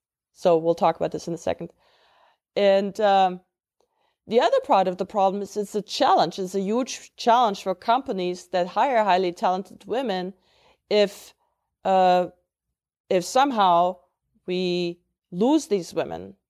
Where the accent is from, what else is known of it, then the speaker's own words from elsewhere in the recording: Germany; English is a second language; I grew up in Germany, and also history teachers.